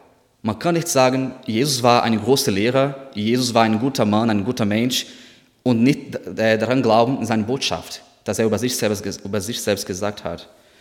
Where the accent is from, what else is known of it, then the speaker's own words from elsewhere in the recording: Natal, Rio Grande do Norte, Brazil; German is a second language; now in Germany; Mein Heimatstadt heißt auch Natal, das heißt Weihnachten